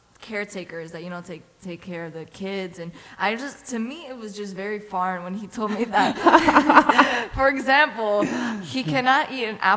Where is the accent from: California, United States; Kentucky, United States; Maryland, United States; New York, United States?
New York, United States; now in Massachusetts, United States; as a New Yorker coming to the Valley of Massachusetts in a predominantly white campus